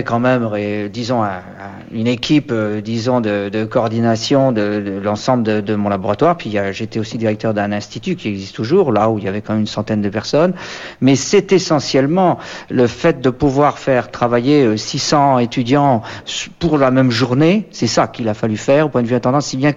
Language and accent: French; Brittany, France; en tant que breton, on s'exprimait en tapant un peu sur la table